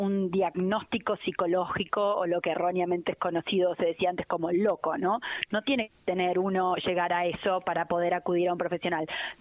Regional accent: Argentina; yo soy argentina

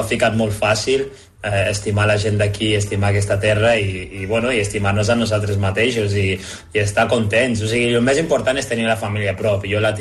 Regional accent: Lleida, Catalonia, Spain; accent: Lleida; I jo de Lleida, i per a compte que sóc de Lleida, per vosaltres parlo com els lleidatans, però aquí a Lleida

